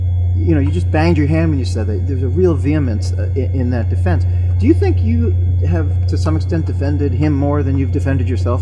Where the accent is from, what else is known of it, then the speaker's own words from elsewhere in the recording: New York City, New York, United States; You know, I'm from Brooklyn.